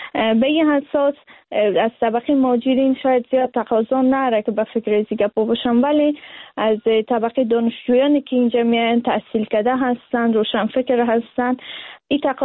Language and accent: Persian; Afghanistan; از لحاظ فرهنگی که در افغانستان ما بزرگ شدیم